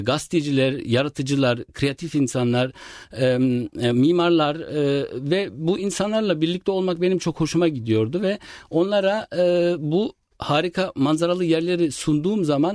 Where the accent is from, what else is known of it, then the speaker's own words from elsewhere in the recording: Kayseri, Turkey; born there; Önce Kayseri'ye gidip geliyordum, doğduğum yere.